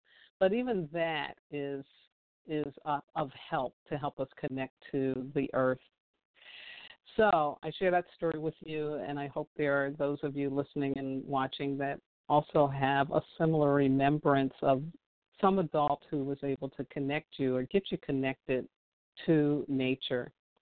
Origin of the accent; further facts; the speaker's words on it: Staten Island, New York, United States; where I grew up on Staten Island, there were woods around our home. It wasn't all developed the way it is now.